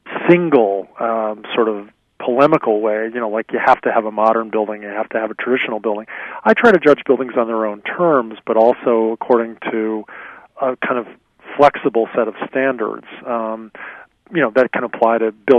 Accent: New Jersey, United States; because I grew up in New Jersey and went to the beach all the time as a kid.

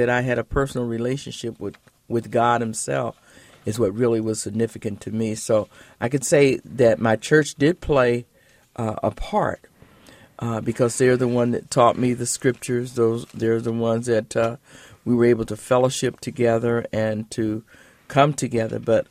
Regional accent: Champaign, Illinois, United States; Well, I was born and raised in Champaign and Urbana. I was born in 1942, but didn't always stay here. As a matter of fact, my family was one of the first black settlers here when they came in on the railroad.

